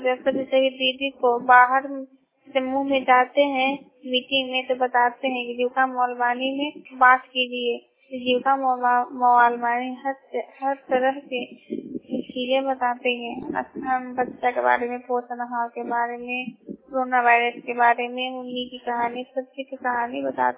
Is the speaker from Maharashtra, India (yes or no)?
no; Nalanda, Bihar, India; मैंने नंदा जिला की निवासी हूँ। पचौरा गांव है